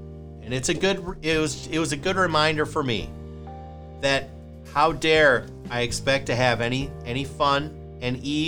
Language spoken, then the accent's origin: English; Chicago, Illinois, United States; accent: Chicago; moved away as an adult; I'm told that, and I believe, that my Chicago accent has diminished over time, which you would expect. I left basically 22 years ago under cover of night, escaped by the skin of my teeth.